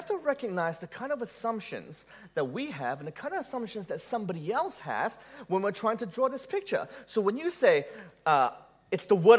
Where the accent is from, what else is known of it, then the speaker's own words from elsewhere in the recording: Malaysia; now in Australia; where I grew up in Malaysia had plenty of street food, but in Australia we don't?